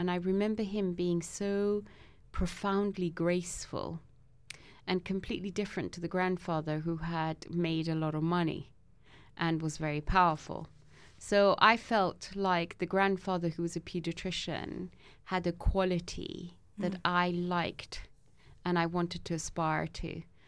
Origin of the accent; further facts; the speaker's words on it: Iran; Well, I grew up in Iran